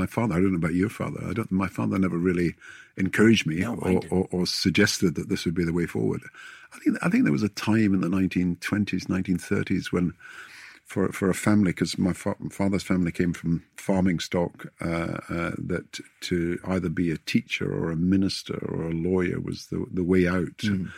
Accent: Kirkcaldy, Scotland, United Kingdom; I was growing up in Kirkcaldy, and I was playing football for the school

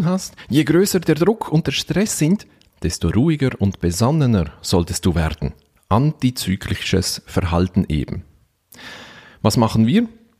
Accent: Switzerland; Bei uns in der Schweiz sagt man auch eine Auslegeordnung gemacht.

